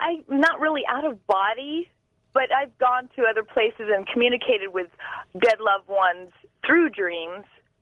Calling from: Sacramento, California, United States; I'm calling from Sacramento.

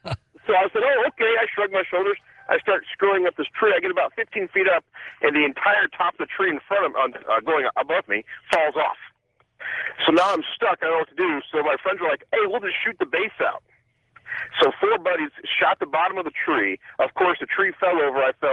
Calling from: Indiana, United States; I'm calling from Indiana

